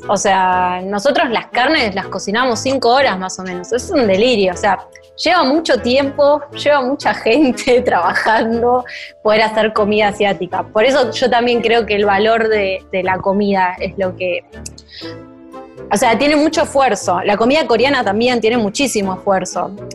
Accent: Argentina; nosotros como argentinos no tenemos como esa noción de que la comida tiene mucho tiempo de cocción

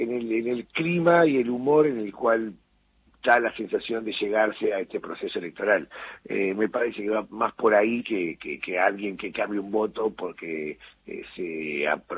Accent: Mar del Plata, Buenos Aires Province, Argentina; Yo soy de Mar del Plata, de la quinta sección electoral

